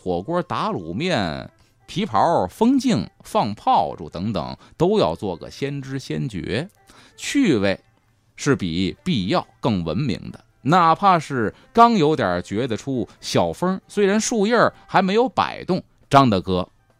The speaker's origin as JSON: {"language": "Chinese", "region": "Beijing", "country": "China", "tie": "born or raised there", "said": "咱就说七八十年代的北京，嗯，我们小时候在胡同里边都知道，胡同里边就当间那条路是柏油马路"}